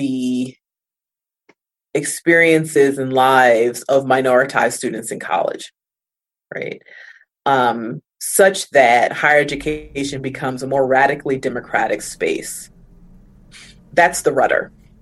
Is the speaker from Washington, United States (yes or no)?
no; New York City, New York, United States; it originated really by being a Black kid growing up in Harlem in New York City.